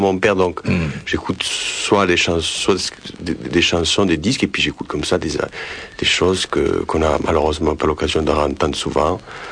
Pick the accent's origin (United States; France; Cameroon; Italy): Italy; c'était des choses qu'il a enregistrées chez nous en Italie, avec des moyens du bord qu'il avait.